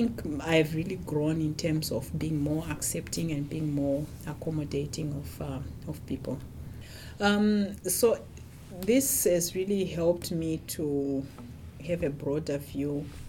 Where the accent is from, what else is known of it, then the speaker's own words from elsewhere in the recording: Zimbabwe; now in Namibia; I'm originally from Zimbabwe. When I finished my basic medical training, I was working in Zimbabwe for 6 years?